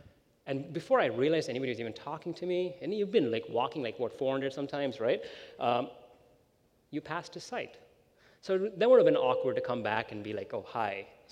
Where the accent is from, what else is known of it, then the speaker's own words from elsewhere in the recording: India; And I grew up in India, and it's fine.